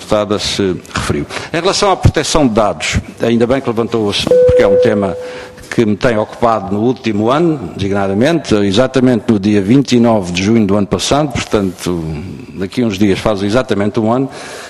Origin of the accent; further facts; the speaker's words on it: Azores, Portugal; Eu vivi alguns anos da minha infância nos Açores e considero-me meio açoriano, com muita honra